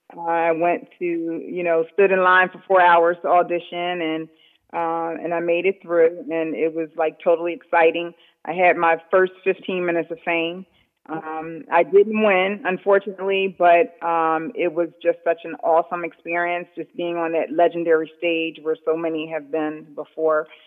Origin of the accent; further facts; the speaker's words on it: Philadelphia, Pennsylvania, United States; I've lived here in Philly all my life and have been singing since probably I could talk. But that's where, you know, I grew up in Philadelphia.